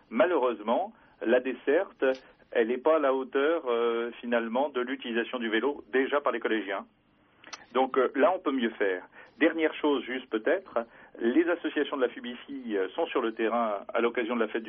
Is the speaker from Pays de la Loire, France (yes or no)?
yes; Nantes, Pays de la Loire, France; Moi, je suis nantais.